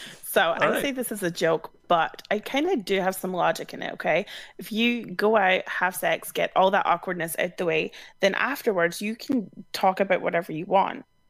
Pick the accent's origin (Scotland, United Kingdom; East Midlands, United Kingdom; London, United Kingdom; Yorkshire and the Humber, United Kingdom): Scotland, United Kingdom; I'm Scottish. We're really stingy.